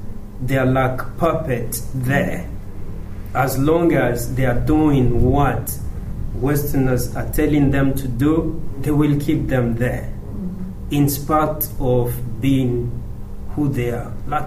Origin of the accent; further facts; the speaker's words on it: DR Congo; because every member of the board, we are from Congo.